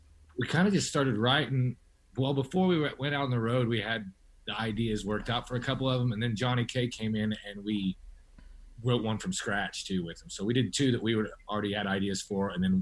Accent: Missouri, United States; And I grew up in Southwest Missouri, actually where Chico's at right now.

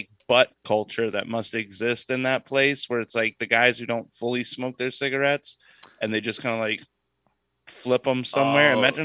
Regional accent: Florida, United States; Well, one, I grew up in Brevard County around a bunch of pill heads and crackheads.

